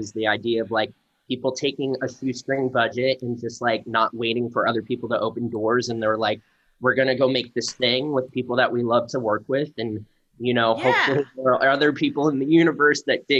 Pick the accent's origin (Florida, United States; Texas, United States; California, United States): Florida, United States; No, I am not. I'm from South Florida. Probably the complete opposite of New Jersey.